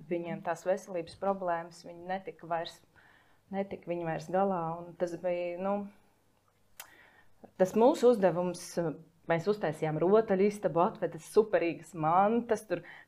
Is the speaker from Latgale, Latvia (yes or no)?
no; Riga, Latvia; es esmu rīdziniece.